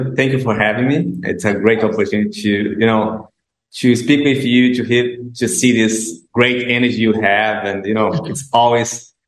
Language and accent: English; North Region, Brazil; English is a second language; I'm from Brazil. I live here in the northern part of Brazil.